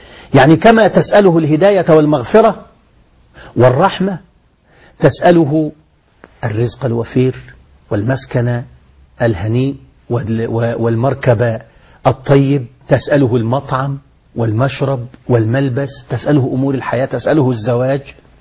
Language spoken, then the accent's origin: Arabic; Egypt; أصل الناس اتعودت عندنا في مصر كده، تعودنا ربنا يهديك على انه هو يعني مجرم أثيم عتل زنيم